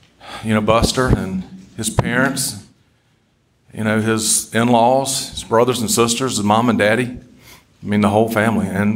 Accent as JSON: {"language": "English", "town": "Bamberg", "region": "South Carolina", "country": "United States", "tie": "born or raised there", "said": "I grew up in Bamberg, about 35, 40 minutes west of here. Graduated school there."}